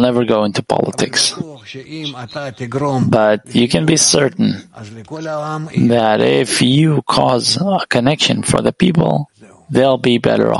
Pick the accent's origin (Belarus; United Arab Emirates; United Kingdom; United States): Belarus; I was born in Belarus. I lived there. I grew up there. I know this country.